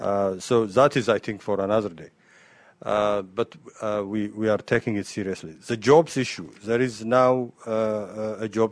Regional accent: Ethiopia; I mean, I come from Ethiopia

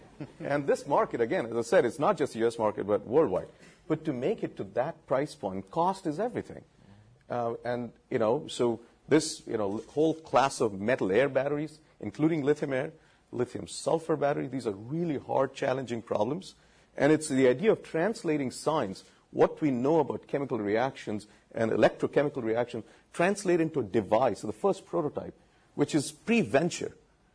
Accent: California, United States; I'm from the Silicon Valley, so I know exactly what they're trying to do.

